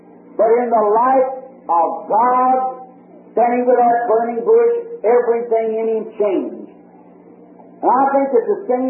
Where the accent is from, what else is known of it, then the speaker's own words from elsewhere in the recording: United States; Now we know, I'm an American too. It's the lovest land in the country. All over this backward state, this is my home.